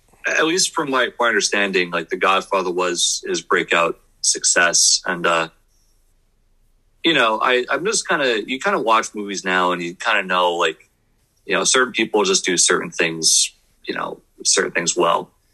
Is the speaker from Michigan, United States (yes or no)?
no; New Jersey, United States; growing up in New Jersey, I know like a couple of Italian people